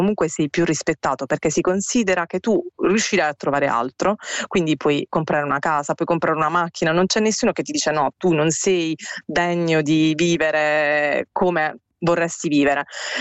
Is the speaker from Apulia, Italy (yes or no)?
yes; Apulia, Italy; now in Finland; io che sono pugliese e adesso diciamo che la Puglia è il boom del turismo